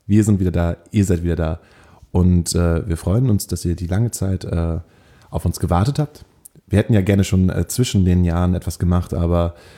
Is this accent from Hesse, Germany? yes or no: no; Hamburg, Germany; ja, in Hamburg, zu Hause?